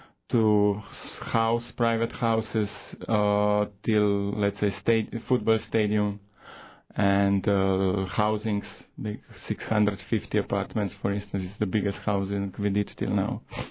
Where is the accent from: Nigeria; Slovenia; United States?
Slovenia; English is a second language; I'm coming from Slovenia, Europe. It's a small country, 2 million people.